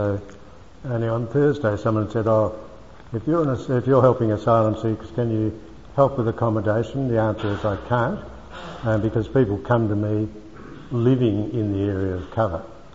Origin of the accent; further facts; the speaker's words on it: Bangalore, Karnataka, India; born there; moved away; I was born in India. I was born in Bangalore. And I came out from India